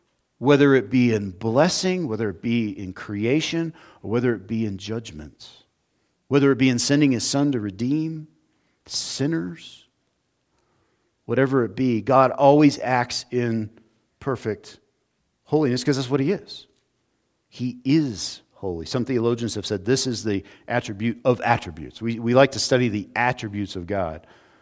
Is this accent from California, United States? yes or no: yes; California, United States; I remember as a kid growing up in the Sacramento Valley, the SR-71 was really cool until it re-entered the atmosphere near you